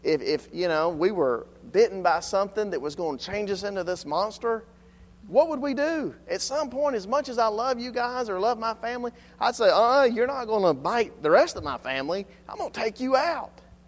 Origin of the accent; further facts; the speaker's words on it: United States; So what I'm saying is, a man, as an American, we understand that sometimes people die for what we believe